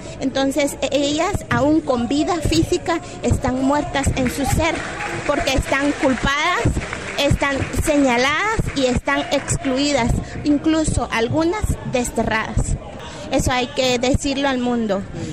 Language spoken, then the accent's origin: Spanish; Quiché, Guatemala; Yo soy de Quiché y en mi pueblo han hecho territorio ya empezado